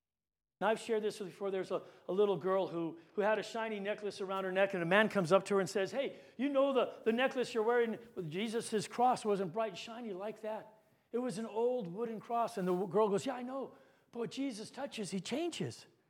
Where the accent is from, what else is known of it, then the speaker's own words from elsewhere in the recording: Guam; A friend of ours that we grew up with on Guam, she's been diagnosed with cancer.